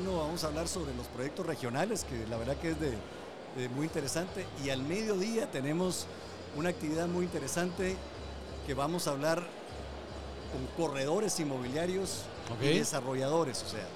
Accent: Guatemala; Lo que pasa es que nosotros mismos como guatemaltecos tenemos que creérnoslo.

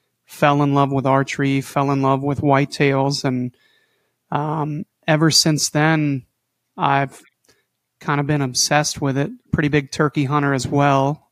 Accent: Ohio, United States; I'm from Southern Ohio. Started hunting when I was 7 years old.

